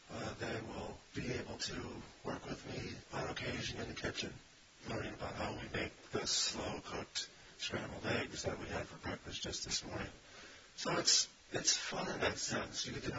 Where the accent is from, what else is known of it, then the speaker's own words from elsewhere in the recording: Wisconsin, United States; I grew up in Wisconsin, and I think I can make great dinners and products within just a few miles of Sheboygan.